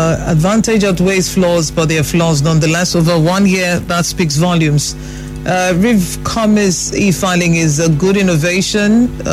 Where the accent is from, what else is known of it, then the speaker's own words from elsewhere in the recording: Nigeria; We're Nigerian folk.